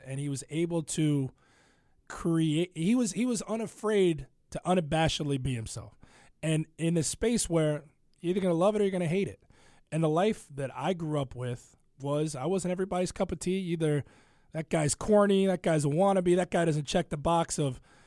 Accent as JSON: {"language": "English", "region": "Ohio", "country": "United States", "tie": "born or raised there", "moved": "yes", "lives_now": "Chicago, United States", "said": "I grew up in Ohio, and Cincinnati's their sports talk radio, but it's not the beast that it is in Chicago. And so the appreciation for it was something I had to develop when I moved here some 15 years ago."}